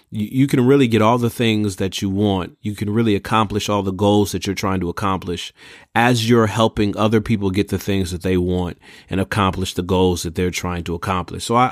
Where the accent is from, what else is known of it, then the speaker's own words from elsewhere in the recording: Pontiac, Michigan, United States; because I'm from Pontiac, Michigan, okay? Metropolitan Detroit, look it up on a map. I'm from Pontiac, Michigan.